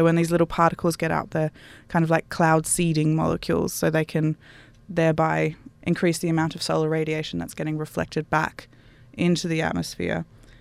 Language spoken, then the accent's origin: English; Canberra, Australian Capital Territory, Australia; I'm from Canberra originally, and when you drive down the coast, there's like, you often see them on the edge of the roads.